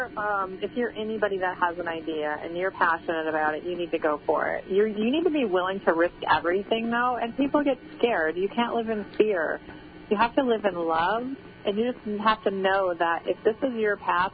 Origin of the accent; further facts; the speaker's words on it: Detroit, Michigan, United States; I grew up in Detroit. Women don't invent things.